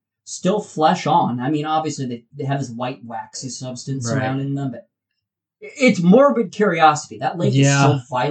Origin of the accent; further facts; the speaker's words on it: Ohio, United States; we're from Ohio, and he's not.